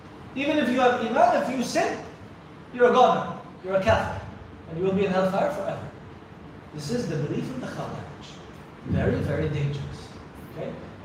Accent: Syria; I'm originally from Syria.

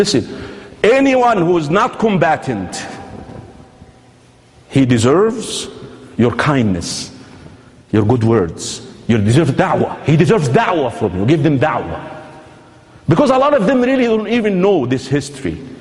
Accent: Egypt; You see, I'm from Egypt. Bani Israel at the time of the Pharaoh are my brothers.

